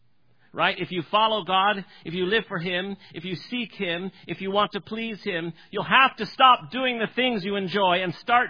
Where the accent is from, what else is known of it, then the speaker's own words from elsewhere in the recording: Iowa, United States; I'm from Iowa.